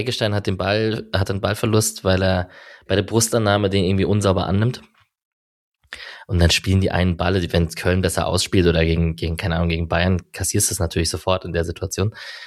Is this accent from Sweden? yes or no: yes; Sweden; Also ich bin in Schweden aufgewachsen